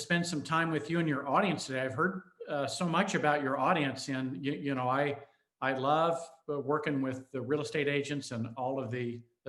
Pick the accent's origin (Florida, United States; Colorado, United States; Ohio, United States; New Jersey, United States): Colorado, United States; Colorado Springs; I was about 14 years old. I grew up in Colorado Springs.